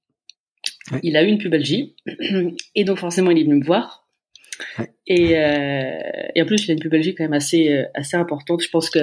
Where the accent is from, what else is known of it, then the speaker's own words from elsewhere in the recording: Laval, Pays de la Loire, France; donc je suis rentrée chez moi. Donc, moi je suis de la Mayenne, je suis de Laval.